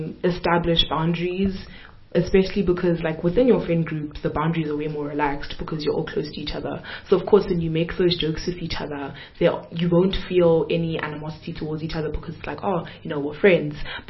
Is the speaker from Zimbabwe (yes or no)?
yes; Zimbabwe; the fact that I'm Zimbabwean, or to try and make me feel different or somehow about the fact that I'm not from South Africa, well, by culture, by birth, guys, my papers say my papers are South African